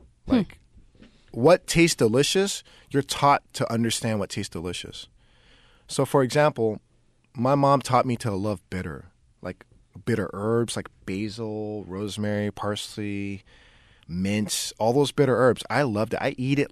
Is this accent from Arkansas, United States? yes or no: no; Oakland, California, United States; So I'm a first generation Vietnamese American from Oakland native. My parents are from Vietnam, and I grew up in West Oakland.